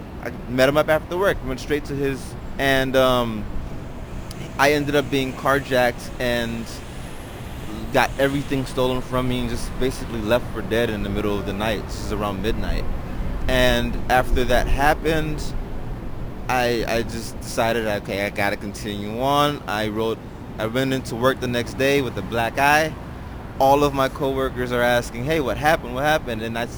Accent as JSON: {"language": "English", "country": "Haiti", "first_language": "Haitian Creole", "second_language": "English", "said": "starting off being Haitian. My first language is Haitian Creole. I learned that before I learned English. So in a household, that's all I knew is I'm Haitian."}